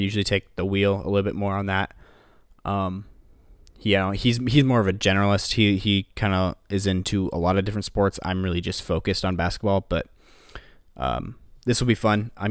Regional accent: Nebraska, United States; But we're both Nebraska guys because we are both born and raised in Nebraska.

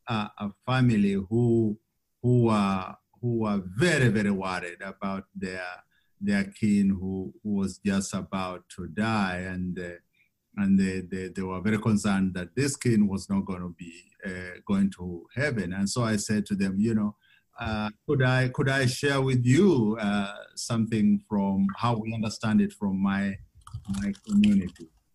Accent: Kenya; now in Richmond, United States; I come from Kenya and I'm here now in Richmond, Indiana at Allen School of Religion. It's a Quaker school.

